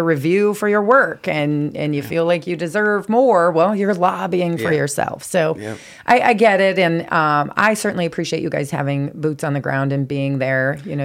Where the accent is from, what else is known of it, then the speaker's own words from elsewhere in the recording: Sioux Falls, South Dakota, United States; I mean, I grew up in Sioux Falls. My family has my grandparents and my uncle have farms.